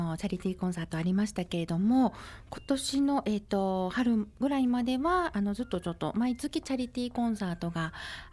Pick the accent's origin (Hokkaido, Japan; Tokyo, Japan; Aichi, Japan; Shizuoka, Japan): Aichi, Japan; Ichinomiya; 4月が実は出身が愛知県なんですけれども、地元に帰りまして愛知県の一宮市というところが私のふるさとなんですけどね